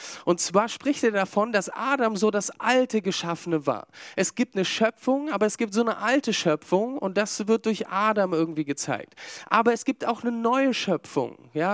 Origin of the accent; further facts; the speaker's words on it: Berlin, Germany; also born or lived in England; gebürtiger Engländer. Ich bringe eine andere Kultur mit in unsere Glaubensgemeinschaft hinein, als vielleicht du. Dann komme ich auch noch zusätzlich aus Berlin.